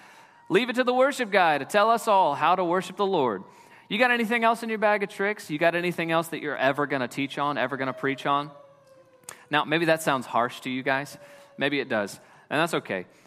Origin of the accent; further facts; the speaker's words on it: the Ozarks, United States; Well, I grew up in the Ozarks learning to drive on those winding 55-mile-an-hour two-lane roads.